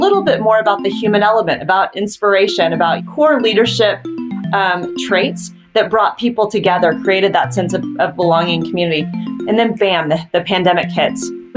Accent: the South, United States; And I live in Texas and born and raised in the South.

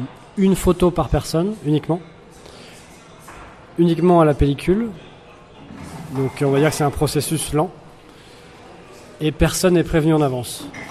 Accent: France; now in Latin America; pour moi qui habite en Amérique latine... Ou même pour nous, Français, quand on vient de France

